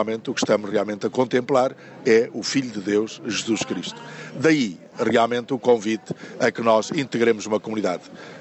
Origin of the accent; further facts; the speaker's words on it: Azores, Portugal; uma identidade que nos caracteriza enquanto açorianos